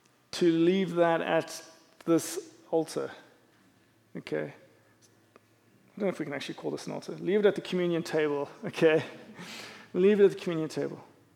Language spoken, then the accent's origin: English; South Africa; I am a South African, and I'm a bit of an Englishman.